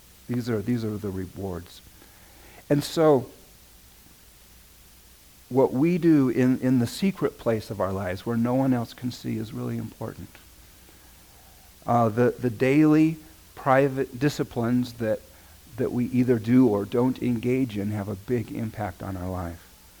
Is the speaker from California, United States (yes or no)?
yes; Visalia, California, United States; Growing up in Visalia, we used to go up all the time to see those trees.